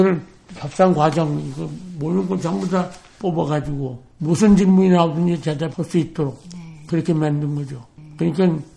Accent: South Korea; 어디서 왔냐고, 한국에서 왔다니까

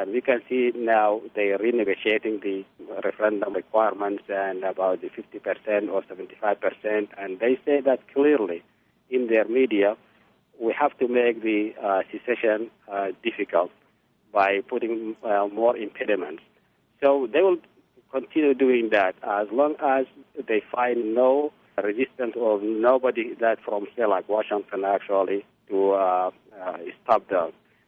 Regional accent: Darfur, Sudan; now in United States; We are original from Darfur, and we have relatives there in the camps and in those cities

